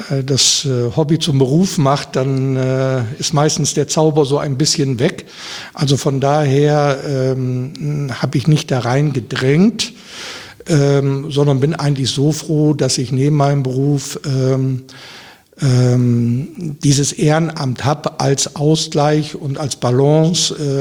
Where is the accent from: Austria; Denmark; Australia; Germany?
Germany; Osnabrück, Lower Saxony; also born or lived in Diepholz; now in Wiesbaden, Germany; bevor ich vor 20 Jahren nach Wiesbaden kam, ich bin gebürtiger Norddeutscher, in Osnabrück geboren und studiert, aber dann in Diepholz gelebt. Das ist eine Kreisstadt 50 Kilometer nördlich von Osnabrück.